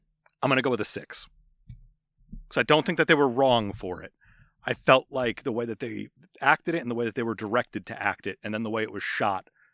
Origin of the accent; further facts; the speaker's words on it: New Jersey, United States; I'm from Jersey. I just call everyone guys.